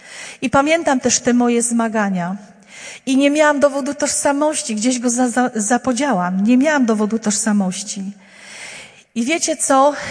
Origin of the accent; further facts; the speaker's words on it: Silesian Voivodeship, Poland; Kim jestem? Pochodzę z Górnego Śląska, czy Polką, czy Niemką. Kim ja jestem?